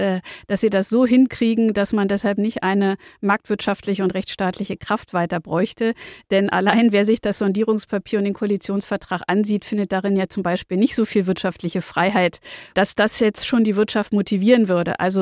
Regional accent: Brandenburg, Germany; Wie gesagt, ich komme aus dem Grenzland Brandenburg.

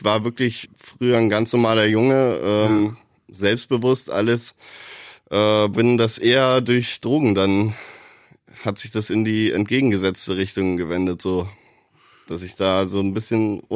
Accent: Bavaria, Germany; now in Munich, Germany; kleines Dorf. Wasserburg ist die Stadt. Also es war ein Dorf im Kreis Wasserburg quasi, wo ich aufgewachsen bin. Ist in der Nähe von München. Also ich wohne jetzt aktuell in München.

